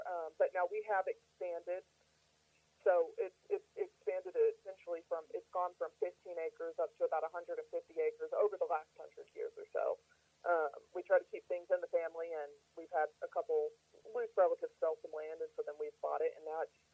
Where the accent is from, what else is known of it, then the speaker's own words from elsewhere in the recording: Calico Rock, Arkansas, United States; So I grew up in Calico Rock, Arkansas. It's located in north central Arkansas. If you're looking at a map, it's dead center between Fayetteville and Jonesboro.